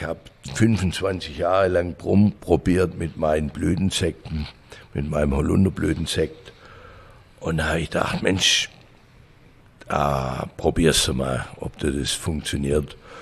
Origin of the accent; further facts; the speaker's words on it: Langenburg, Baden-Württemberg, Germany; ich werde dieses Jahr 69 Jahre. Bin geboren in Hohenlohe, aufgewachsen in Bechlingen-Langenburg. Dort habe ich auch meine Jugend verbracht